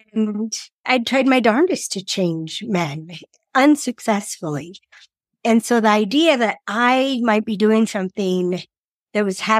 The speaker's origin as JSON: {"language": "English", "region": "California", "country": "United States", "tie": "born or raised there", "moved": "as an adult", "lives_now": "Steamboat Springs, United States", "said": "So I'm from California, fifth generation native Californian. Grew up mostly in Southern California. And I moved to Colorado in 2013. And I live in Steamboat Springs, Colorado, which is northwestern Colorado."}